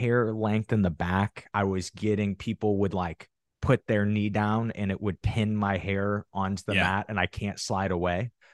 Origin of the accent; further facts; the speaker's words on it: Midwest, United States; I would do like the cut lines on the side of my head to really show that I'm from the Midwest.